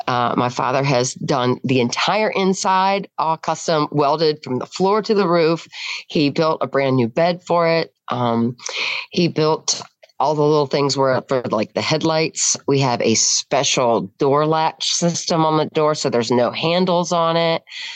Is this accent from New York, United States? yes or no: no; Rockingham County, Virginia, United States; also born or lived in Waynesboro, Virginia; I was born in Waynesboro, Virginia. Okay. However, that was very short lived and have been raised majority of my life right here in Rockingham County.